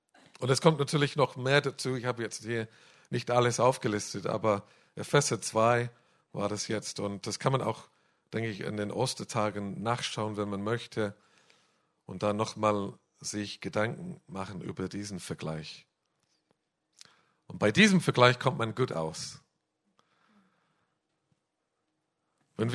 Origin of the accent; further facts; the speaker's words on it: England, United Kingdom; German is a second language; Als Engländer zu sein, das garantiert nicht mal, dass wir in die Weltmeisterschaft kommen, alle 4 Jahre.